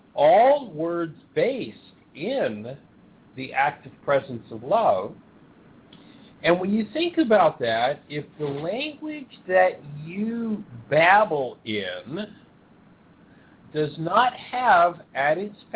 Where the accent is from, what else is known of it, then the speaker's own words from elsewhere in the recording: England, United Kingdom; I'm English, I listen to someone speaking German and said, that's just babble